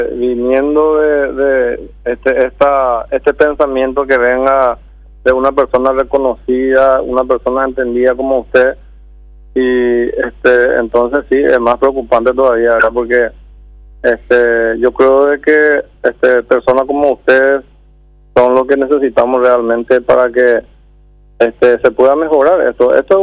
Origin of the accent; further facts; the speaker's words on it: Paraguay; nosotros somos especiales, los paraguayos somos muy especiales, somos, y yo creo de que tenemos una cultura muy, pero muy especial.